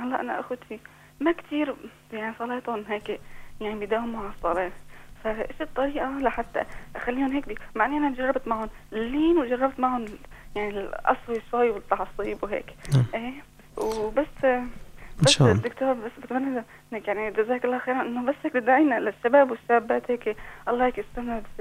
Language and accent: Arabic; Aleppo, Aleppo Governorate, Syria